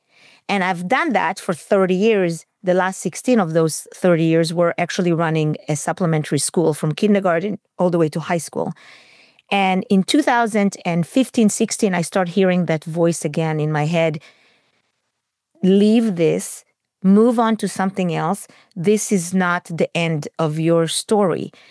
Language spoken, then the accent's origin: English; Israel; because to me, growing up in Israel, that was the symbol of wealth.